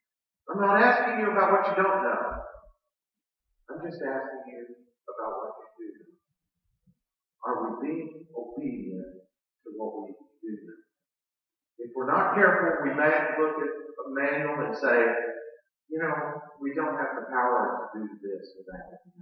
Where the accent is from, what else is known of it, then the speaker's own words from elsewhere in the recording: Houston, Texas, United States; Now, my hometown is Houston, Texas. We have that in one zip code.